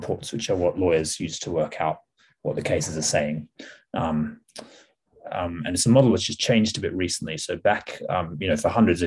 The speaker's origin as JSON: {"language": "English", "town": "Perth", "region": "Western Australia", "country": "Australia", "tie": "born or raised there", "also_born_or_lived": "England", "said": "I was born in England, and my parents are both dual citizens who spent part of their life living in both countries. So we moved back to Perth when I was about eight."}